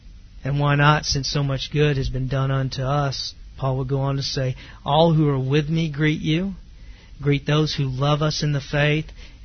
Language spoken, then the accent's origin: English; the South, United States; I'm from the South. And part of the South is, well, Southern gentility, you know.